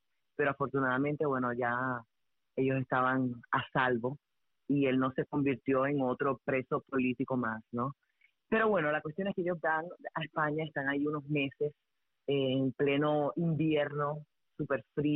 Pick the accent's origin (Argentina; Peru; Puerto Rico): Puerto Rico; San Juan; born there; nací en San Juan, Puerto Rico, de familia cubana, como tú dijiste.